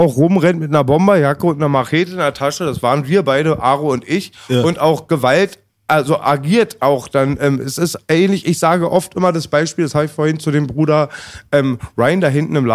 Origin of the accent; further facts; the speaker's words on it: Germany; ich habe auch 1000 Beleidigungen als Deutscher gehört